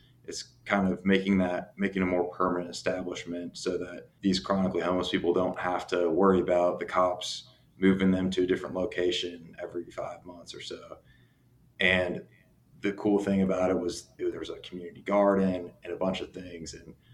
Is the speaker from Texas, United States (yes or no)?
yes; Dallas, Texas, United States; I grew up in Dallas, Texas, just a little not far, farther north from where I am right now in Austin.